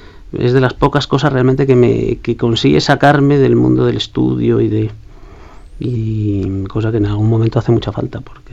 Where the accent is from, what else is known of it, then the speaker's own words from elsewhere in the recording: Basque Country, Spain; also born or lived in Madrid / Catalonia; now in Navarre, Spain; Sí, soy vasco y vivo en Navarra